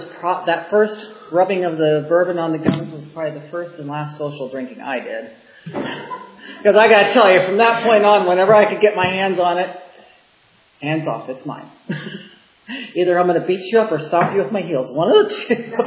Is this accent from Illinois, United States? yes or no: no; Terre Haute, Indiana, United States; I grew up in the Midwest, Terre Haute, Indiana, a overgrown farm town.